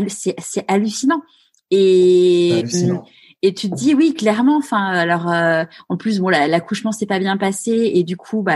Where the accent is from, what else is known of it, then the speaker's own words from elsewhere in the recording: Neuilly-sur-Seine, Île-de-France, France; moi j'ai grandi à Neuilly-sur-Seine